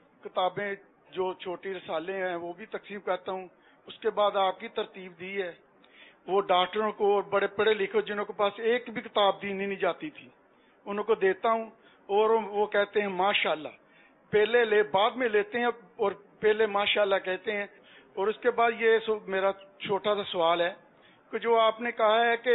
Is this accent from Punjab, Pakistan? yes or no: yes; Faisalabad, Punjab, Pakistan; میں فیصل آباد سے آیا ہوں، … محمد مفتی امین صاحب کا میں مرید ہوں.